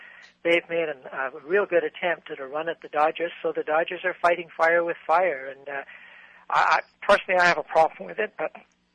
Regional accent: Toronto, Ontario, Canada; And let's not forget my hometown Toronto Blue Jays.

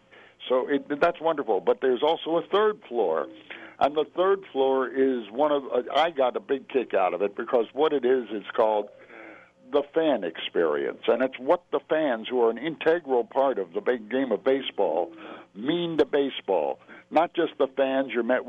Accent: Washington, District of Columbia, United States; After all, I came from Washington, D.C., and my team was the Washington Senators.

